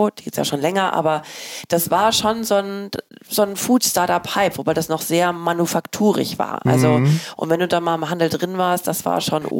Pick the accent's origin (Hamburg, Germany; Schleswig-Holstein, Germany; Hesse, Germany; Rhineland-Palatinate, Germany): Hamburg, Germany; also mehr als die vierte Generation. Ja, ich habe aber nicht Hamburger geheiratet